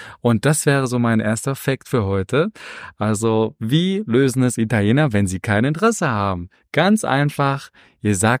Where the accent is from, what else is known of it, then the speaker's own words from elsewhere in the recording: Germany; now in Prague, Czech Republic; Wir sind zwei Ausgewanderte, die hier in Prag leben. Ich komme aus Deutschland